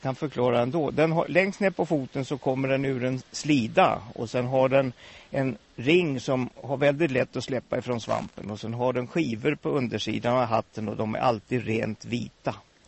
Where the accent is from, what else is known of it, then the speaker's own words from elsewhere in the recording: Björnlunda, Södermanland, Sweden; när jag var liten, vi bodde i Björnlunda, så där kunde man komma ut i skogen